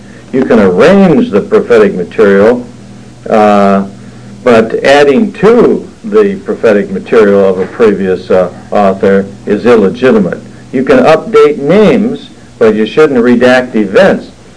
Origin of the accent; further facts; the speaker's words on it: Warren, Michigan, United States; born there; I was born in the place which is now called Warren, Michigan.